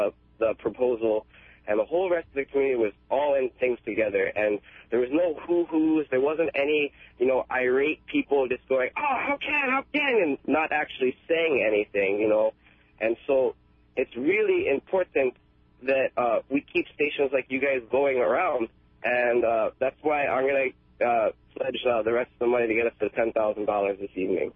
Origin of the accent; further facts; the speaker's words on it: Hawaii, United States; I come from the Big Island